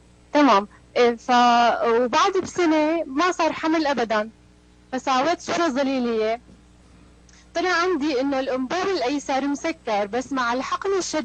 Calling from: Syria; أنا عم بحكي من سوريا.

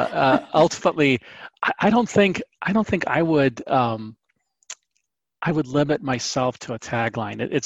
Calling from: Illinois, United States; I am in the suburbs of Chicago, Illinois.

